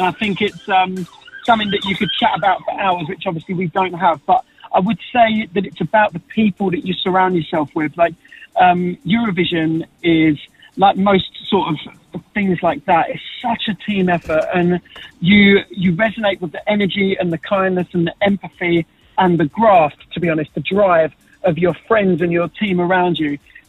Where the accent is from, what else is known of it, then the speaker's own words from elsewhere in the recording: Maldon, East of England, United Kingdom; Well, I'm not anymore, but I grew up in Malden.